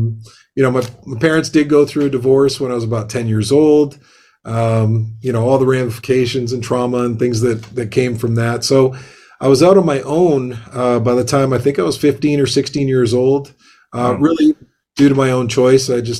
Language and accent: English; Windsor, Ontario, Canada; moved away as an adult; now in United States; Well, I grew up in Windsor, Ontario. So technically, yes, I'm an immigrant. Came from Canada